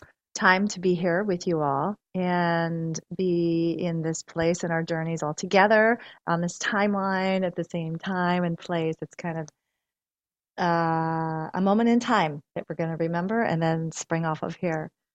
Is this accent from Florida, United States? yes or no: yes; Florida, United States; Well, I grew up in South Florida. Back then, there were no ice rinks.